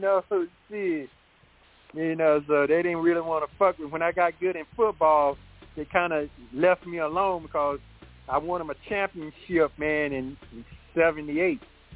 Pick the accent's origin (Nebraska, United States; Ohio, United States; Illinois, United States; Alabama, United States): Alabama, United States; Montgomery; I'm from Montgomery, man.